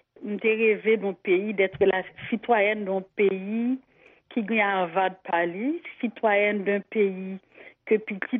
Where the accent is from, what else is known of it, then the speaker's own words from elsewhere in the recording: Haiti; moi, en tant qu'haïtienne, comme je suis racine